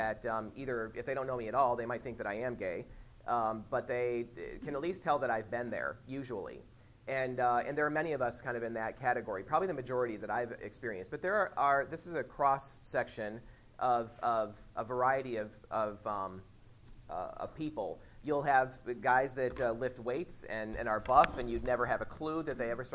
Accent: Whitney Point, New York, United States; I actually grew up in this area. I grew up in the Whitney Point area, and a little bit north of there.

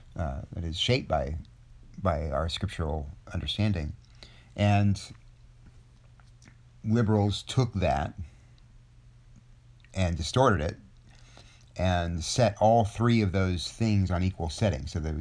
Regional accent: Nigeria; We're Nigerian. We're part of that province.

